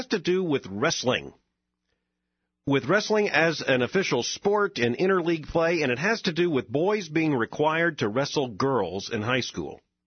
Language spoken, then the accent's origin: English; United States; I was proud as an American to hear what our president had to say